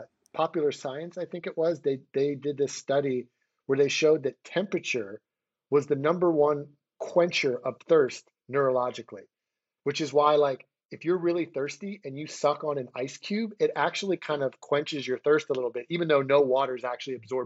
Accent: Philadelphia, Pennsylvania, United States; I moved back to my hometown of Philadelphia where my partners were.

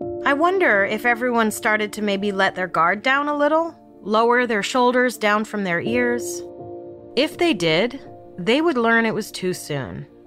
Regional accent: Ithaca, New York, United States; even though I'm from Ithaca and I didn't know the roads

